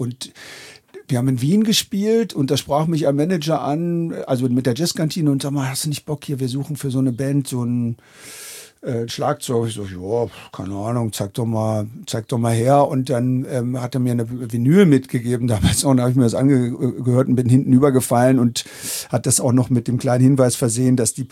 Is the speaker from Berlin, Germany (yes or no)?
yes; Berlin, Germany; Ich bin aus Berlin